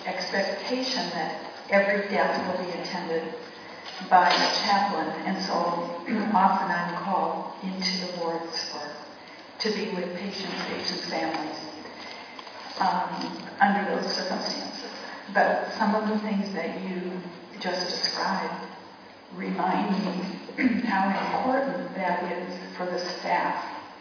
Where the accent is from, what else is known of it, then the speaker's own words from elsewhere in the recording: Minnesota, United States; from Minnesota in the U.S.